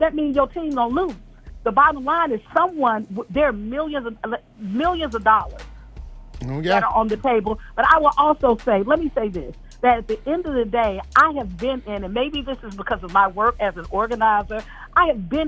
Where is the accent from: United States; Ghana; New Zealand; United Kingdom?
United States; Deep South; And maybe I am passionate about this because I'm from the Deep South, and I've had family members who have been tortured.